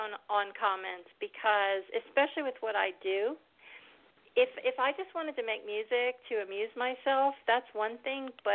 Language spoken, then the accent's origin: English; Conshohocken, Pennsylvania, United States; So I came back home and I wound up writing 10 songs about growing up in Conshohocken